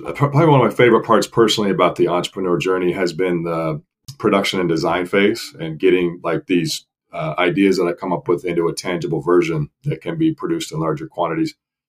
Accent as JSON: {"language": "English", "region": "Wyoming", "country": "United States", "tie": "born or raised there", "said": "I grew up fly fishing. I grew up in Wyoming. So I grew up, I didn't do as much spin casting. I did a lot of fly fishing on rivers and streams."}